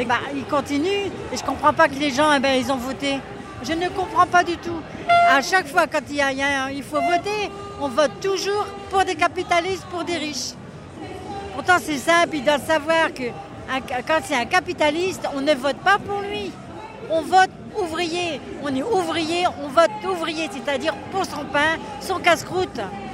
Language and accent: French; Douai, Hauts-de-France, France; Là, je viens de Douai, moi. Je suis la Marianne du Nord et du Pas-de-Calais.